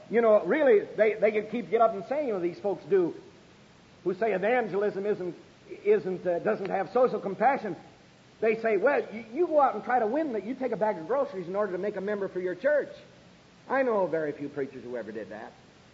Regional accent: Milwaukee, Wisconsin, United States; born there; I'm a Yankee, but there's just as much prejudice in Milwaukee as there is in Laurel, Mississippi. I was born in Milwaukee.

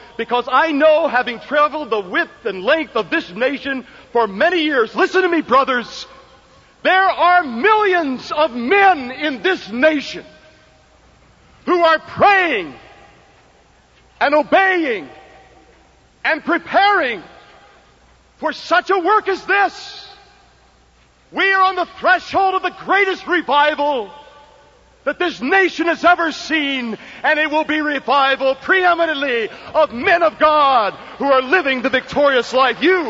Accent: New York City, New York, United States; I come from New York City.

